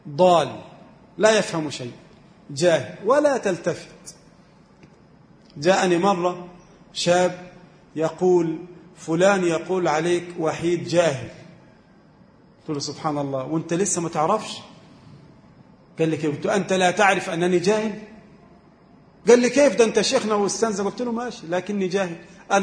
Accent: Egypt; أي واحد عندنا في مصر

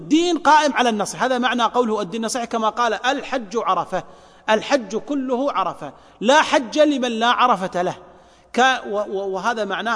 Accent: Kuwait

